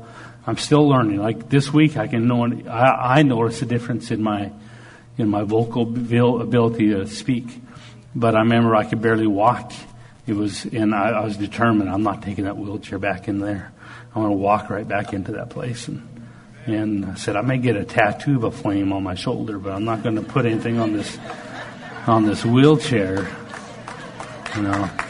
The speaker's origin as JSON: {"language": "English", "country": "Canada", "said": "I'm kind of polite. I'm Canadian mostly"}